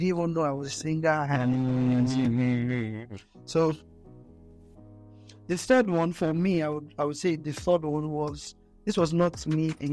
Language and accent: English; Lagos, Nigeria; Growing up in Lagos, I moved to my grandmother's place.